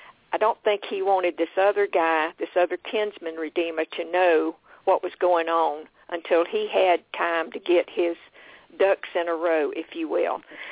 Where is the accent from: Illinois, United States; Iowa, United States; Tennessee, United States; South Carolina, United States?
South Carolina, United States; Florence; My dad worked on the railroad. I'm from Florence, South Carolina.